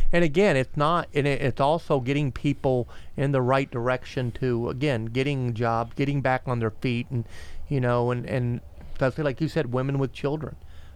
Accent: Florida, United States; I remember growing up in Sherwood Park, which is, you know, north Melbourne. I remember it was in the late 70s. I had to be probably 9 or 10 years old.

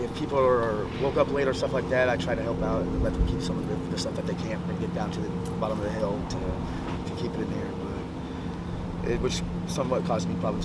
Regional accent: Long Beach, California, United States; I was born and raised in Long Beach, but mm-hmm. San Pedro, basically, I've been coming in and out of San Pedro for a while.

